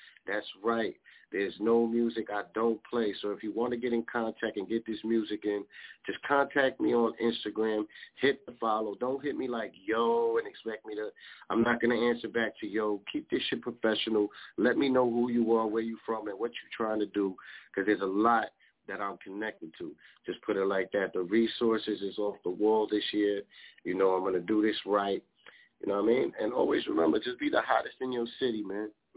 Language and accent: English; Bronx, New York, United States; I'm gonna take it all the way back to my hometown. That's right, the Boogie Down Bronx. You already know, from Gun Hill to Bronx River to Soundview.